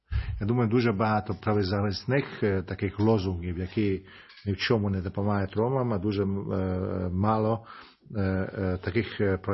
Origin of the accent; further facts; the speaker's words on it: Zakarpattia Oblast, Ukraine; Як і Валерій Васильович, я також із Закарпаття